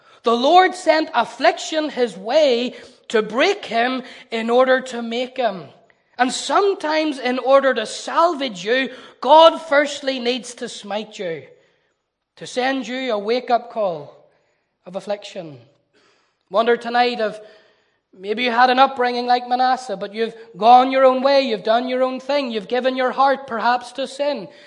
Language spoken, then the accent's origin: English; Newtownards, Northern Ireland, United Kingdom; He was from Newtownards. He was from my hometown. In fact, he was reared just a few streets away from where I was born and where I was brought up.